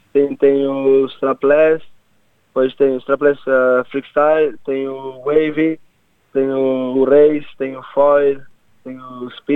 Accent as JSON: {"language": "Portuguese", "region": "Sal", "country": "Cape Verde", "tie": "born there", "said": "Sim, onde eu nasci. Eu nasci na Ilha do Sal."}